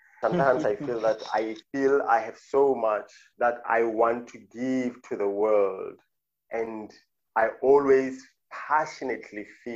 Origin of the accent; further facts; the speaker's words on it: South Africa; moved away as an adult; now in Qatar; I am South African. I am a husband of but one wife, and I've got two children. I'm living now in Qatar in the Middle East. I've been here for 4 years now.